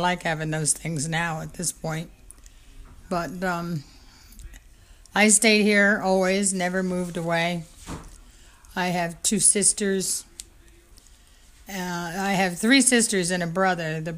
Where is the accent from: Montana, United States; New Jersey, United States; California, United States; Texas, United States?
New Jersey, United States; Wantage; I was born in Wantage, and my family was my grandfather and father were dairy farmers in Wantage